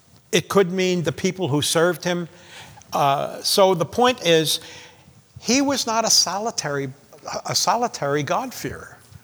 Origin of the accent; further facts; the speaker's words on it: New York, United States; Now, remember, I come from Long Island, and fireworks are unlawful.